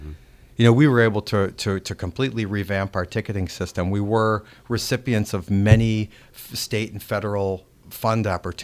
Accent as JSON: {"language": "English", "town": "Appleton", "region": "Wisconsin", "country": "United States"}